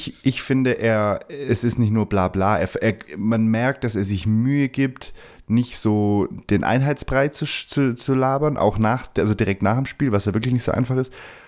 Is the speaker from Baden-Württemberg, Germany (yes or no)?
yes; Ulm, Baden-Württemberg, Germany; Gehst du mal Richtung Jahrtausendwende? Richtung meine Heimat? Grob.